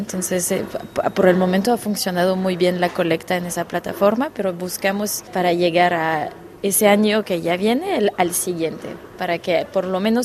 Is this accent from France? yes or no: yes; France; Spanish is a second language; nosotros, siendo franceses y franco-mexicano